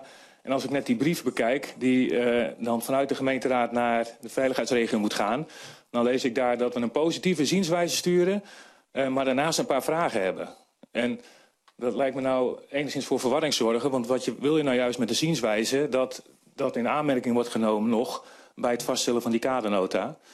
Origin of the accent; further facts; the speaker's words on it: Den Helder, North Holland, Netherlands; En aan de andere kant, ik kom uit Den Helder.